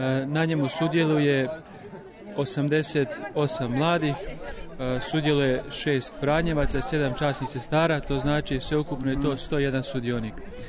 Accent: Slavonski Brod, Brod-Posavina County, Croatia; Rodom sam iz Slavonskog Broda.

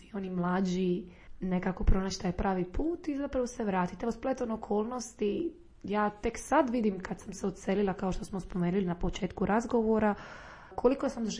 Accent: Croatia; koji dolaze kod nas u Hrvatsku proslaviti tu novu godinu

